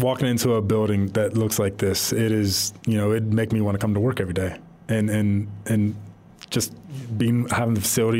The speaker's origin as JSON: {"language": "English", "region": "Pennsylvania", "country": "United States", "tie": "born or raised there", "said": "I grew up in Pennsylvania. I grew up a Steeler fan."}